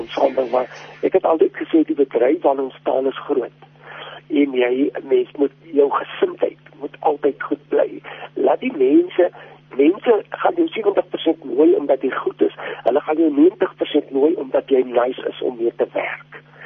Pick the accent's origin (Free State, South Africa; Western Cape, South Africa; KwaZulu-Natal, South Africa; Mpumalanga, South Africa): Western Cape, South Africa; George; ek is van George